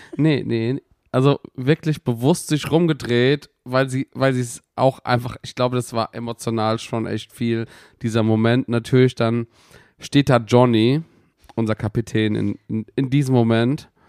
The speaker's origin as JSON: {"language": "German", "town": "Mainz", "region": "Rhineland-Palatinate", "country": "Germany", "said": "als Mainzer braucht man manchmal einfach da auch so einen Nackenklatscher."}